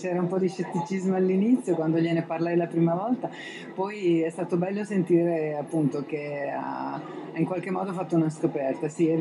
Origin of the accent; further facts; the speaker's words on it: Apulia, Italy; Certamente, io lo sono anche io, anche perché considero Bari veramente una seconda casa oramai